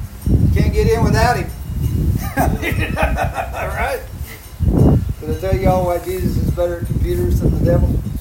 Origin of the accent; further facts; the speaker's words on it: Arizona, United States; You know, I grew up in Arizona, so I'm kind of familiar with the Mormon church.